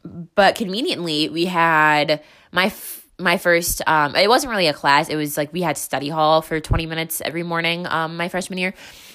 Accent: Wisconsin, United States; I grew up in Wisconsin, went to high school in Wisconsin. So it was, the winters were super snowy, really icy, whatever.

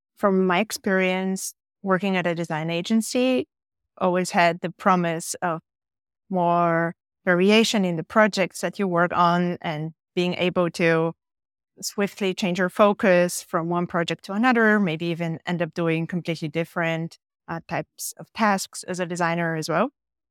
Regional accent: Bulgaria; moved away as an adult; now in Berlin, Germany; I come from Bulgaria, and I've been living in Berlin for the last 10 years or so. I came to Berlin to study

